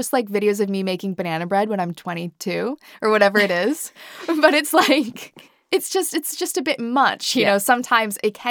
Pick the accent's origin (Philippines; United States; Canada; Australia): Canada; moved away as an adult; now in London, United Kingdom; I moved to the UK when I was 19 from Canada. So I moved away from my entire family and I kind of started everything new here in the UK.